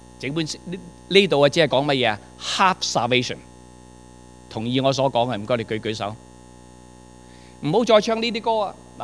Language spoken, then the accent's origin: Chinese; China; 我们中国人不敢啊，在新年的时候是空手见自己父母的